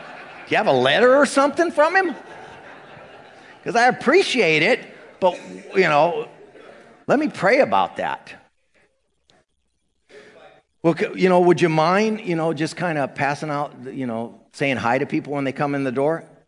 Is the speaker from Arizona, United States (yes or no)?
no; Santa Ana, California, United States; And I grew up in Santa Ana, so I had an understanding of racial stuff.